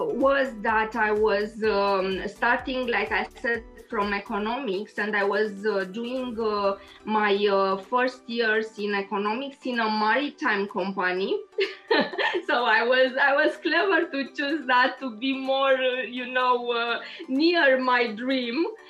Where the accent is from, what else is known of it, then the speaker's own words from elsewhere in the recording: Romania; English is a second language; now in Liverpool, United Kingdom; I am Romanian, but my profession was making me to see all the world during different projects. And I choose Liverpool because I love Liverpool from my childhood.